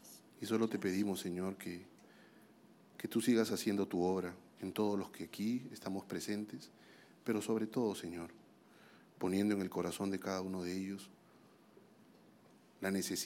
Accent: Peru; Y volví al Perú y tomé la decisión de renunciar a todo lo que yo había construido en ese país, en mi país.

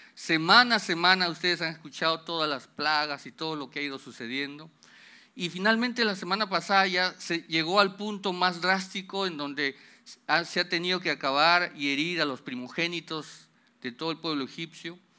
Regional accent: Lima, Peru; estando allá en mi tierra, en Lima, en mi ciudad, en mi casa que me vio crecer.

